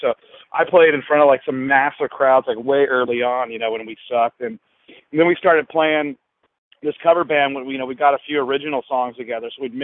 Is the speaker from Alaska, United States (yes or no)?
yes; Alaska, United States; now in San Diego, United States; I was born here in San Diego, and then we moved up to Alaska when I was like third grade, I think. So third grade through high school, I spent in Alaska.